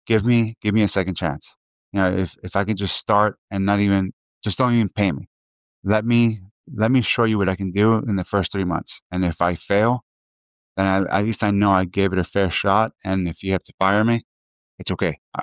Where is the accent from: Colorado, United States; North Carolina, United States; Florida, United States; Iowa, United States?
Florida, United States; Miami; also born or lived in Buenos Aires; I was born in Buenos Aires. My mom brought me here when I was three, to Miami.